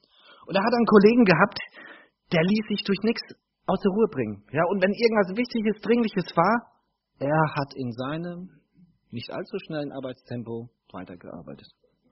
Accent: Bavaria, Germany; Ich bin Unterfranke. Hat jemand was gegen Unterfranken?

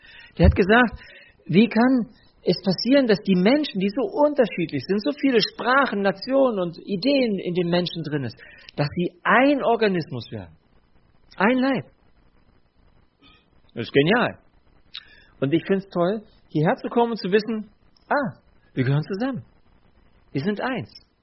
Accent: Burkau, Saxony, Germany; Also ich komme aus Burkau, das ist auch so in der Nähe von Bülau und noch ein Stückchen weiter Richtung Bautzen, also zwischen Dresden und Bautzen, aber nicht weit weg.

